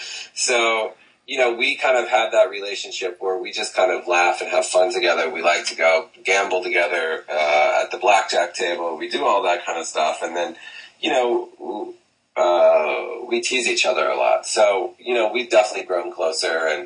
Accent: Midwest, United States; now in New York, United States; my background is I'm from the Midwest, from a small town in the Midwest.

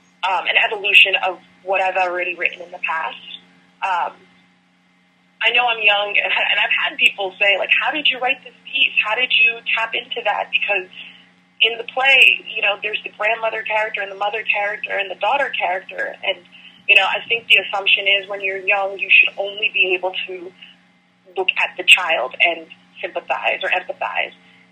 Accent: Nigeria; I am still black, I'm still Nigerian and all of those things

